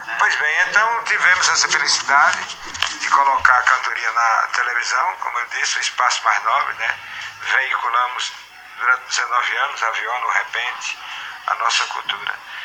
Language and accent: Portuguese; Cedro, Ceará, Brazil; Eu sou da região, né? Eu sou do município de Cedro, e tudo que se inclui aqui com essa região me pertence.